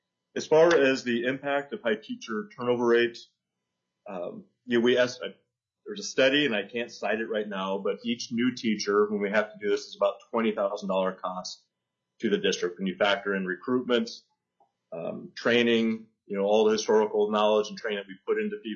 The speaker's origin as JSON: {"language": "English", "town": "Eagle River", "region": "Alaska", "country": "United States", "tie": "born or raised there", "said": "I grew up in Eagle River, and I still, you know, Coach Mack Center was one of my old coaches"}